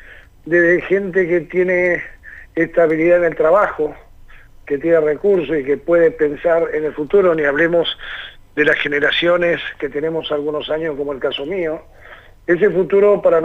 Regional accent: Argentina; los argentinos somos distintos

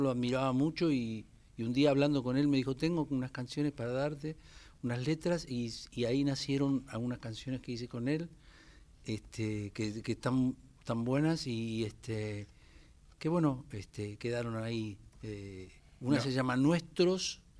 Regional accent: Banfield, Buenos Aires Province, Argentina; Yo soy de Lomas de Zamora, este... sí. Yo nací en Banfield.

